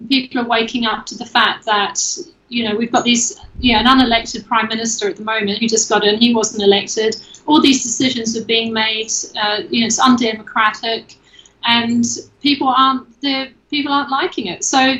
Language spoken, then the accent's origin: English; East of England, United Kingdom; where I come from Hertfordshire, just slightly out of London